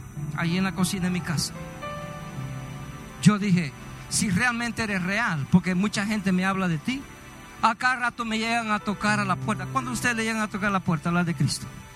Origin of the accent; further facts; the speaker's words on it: El Salvador; born there; yo nací en El Salvador y nací de una familia disfuncional. Nací sin papá.